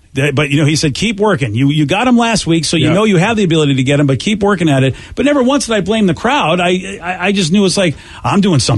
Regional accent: Massachusetts, United States; Look, I'm from Massachusetts, and that was an adjective for everything growing up.

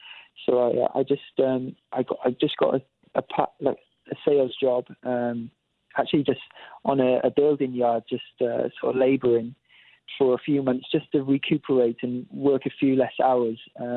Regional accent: Cardiff, Wales, United Kingdom; my hometown of Cardiff, which is the capital of Wales in the UK.

